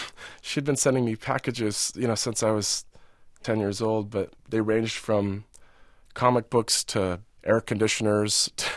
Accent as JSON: {"language": "English", "town": "Santa Cruz", "region": "California", "country": "United States", "tie": "born there", "also_born_or_lived": "Lake Tahoe", "said": "I was born in Santa Cruz, California. When they put me into foster care, at first it was in the mountains of Santa Cruz Mountains. And then they moved me up just underneath Lake Tahoe."}